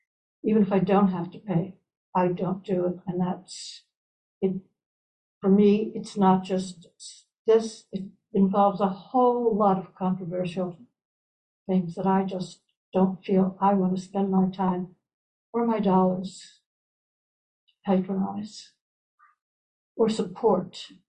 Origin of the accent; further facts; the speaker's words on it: Baltimore, Maryland, United States; I grew up in Baltimore. So my best friends own the two biggest department stores in the city.